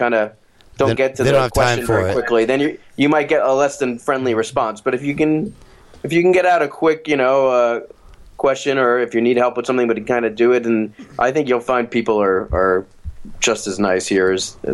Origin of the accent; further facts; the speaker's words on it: New York, United States; but I am from New York, so to me it feels like where I'm from, you know